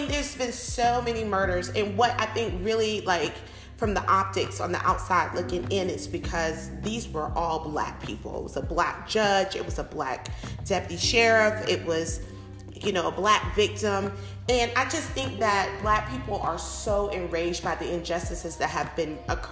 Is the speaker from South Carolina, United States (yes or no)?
yes; Charleston, South Carolina, United States; Mainly it's because I'm from South Carolina, Charleston, South Carolina.